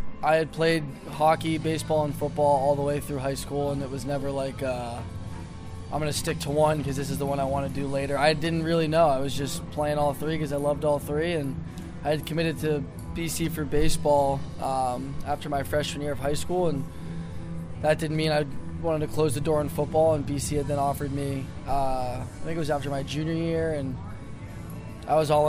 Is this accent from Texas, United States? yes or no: no; Lexington, Massachusetts, United States; he grew up in the town next to me in Arlington. I'm from Lexington, and I actually went to Catholic school in Arlington growing up.